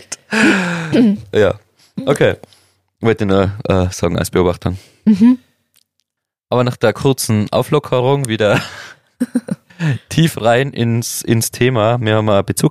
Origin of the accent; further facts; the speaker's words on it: Hopfgarten, Tyrol, Austria; habe ich zweimal in meiner Heimat geschlafen, bei meinen Eltern, Hotel Mama.